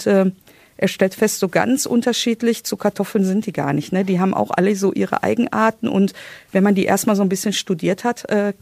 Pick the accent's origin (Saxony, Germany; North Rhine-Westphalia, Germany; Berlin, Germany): North Rhine-Westphalia, Germany; wir als Ruhrpottler mit unseren Kleingärten